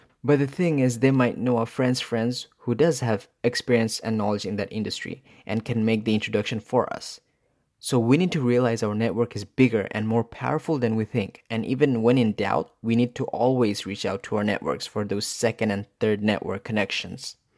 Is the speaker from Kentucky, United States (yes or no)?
no; Rockingham, North Carolina, United States; I grew up in Rockingham, North Carolina, which was about 40 minutes south of Fayetteville.